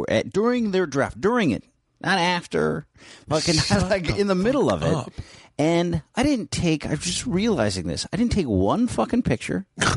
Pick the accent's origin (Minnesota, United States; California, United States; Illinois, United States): California, United States; San Francisco; I grew up in San Francisco in North Beach.